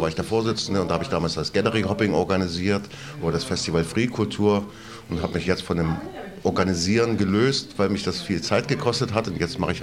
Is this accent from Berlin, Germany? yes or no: yes; Berlin, Germany; ich komme aus Berlin-Friedrichshain.